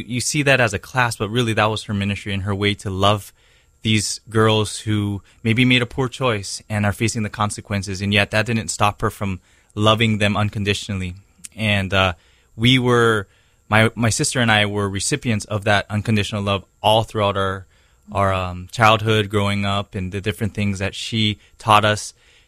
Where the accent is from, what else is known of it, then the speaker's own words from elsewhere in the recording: Kaneohe, Hawaii, United States; Yeah, I grew up in Kaneohe, on the windward side, God's country. It's beautiful, a little rainy, but very green, and just all I knew growing up is beautiful on Kaneohe.